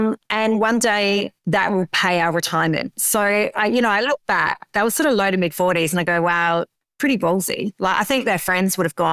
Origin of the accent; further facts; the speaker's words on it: Elizabeth, South Australia, Australia; No, I only moved to the Adelaide Hills when I was about 18, and I was actually born and bred in Elizabeth. And Elizabeth is quite a low socioeconomic area of Adelaide.